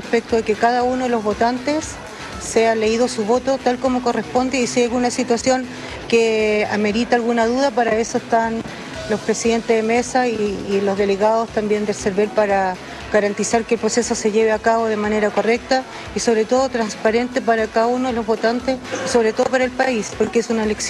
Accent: Chile; como ciudadana y como chilena creo que es muy bonito poder participar de un proceso como esto.

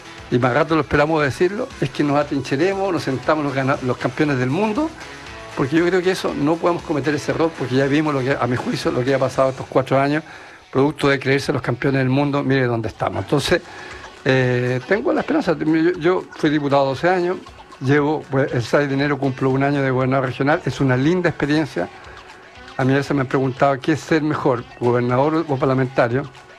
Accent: Chile; Ese es por lo menos mi sueño como chileno.

